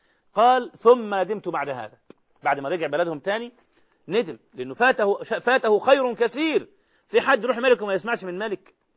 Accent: Egypt

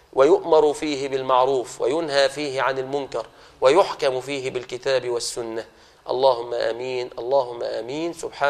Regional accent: Egypt; وفي بلادنا مصر على سبيل الخصوص.

